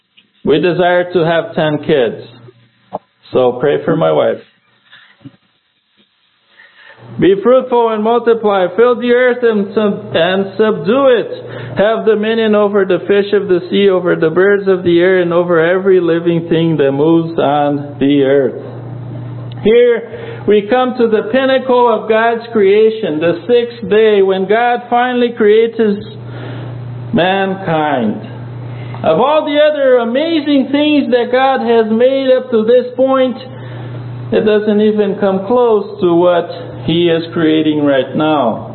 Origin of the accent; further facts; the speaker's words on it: Brazil; So we're in 7 boys, born and raised in Brazil. We do not have Brazilian blood at all. We're fake Brazilians.